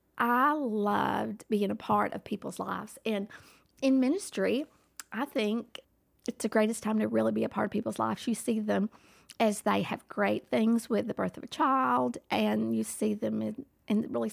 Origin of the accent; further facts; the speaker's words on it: Lubbock, Texas, United States; I'm from Lubbock, Texas. Born and raised Texan. Decided to stay in Texas.